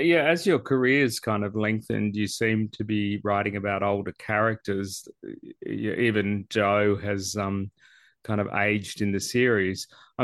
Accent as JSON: {"language": "English", "region": "Tasmania", "country": "Australia", "tie": "born or raised there", "said": "So I grew up in Tasmania"}